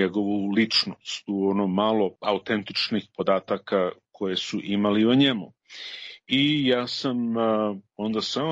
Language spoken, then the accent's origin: Serbian; Chicago, Illinois, United States; Ja sam odrastao u Americi, roditelji su iz Srbije, iz Jugoslavije